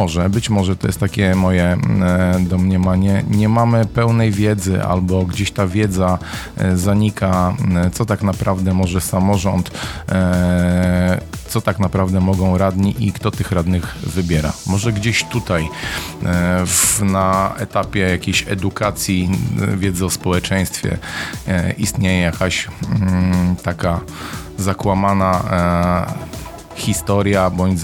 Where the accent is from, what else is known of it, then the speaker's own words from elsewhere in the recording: Pruszków, Masovian Voivodeship, Poland; Od urodzenia jestem związany z Pruszkowem. Pierwsze moje mieszkanie osiedle Kopernika, później osiedle Ceglana, teraz okolice ulicy Lipowej.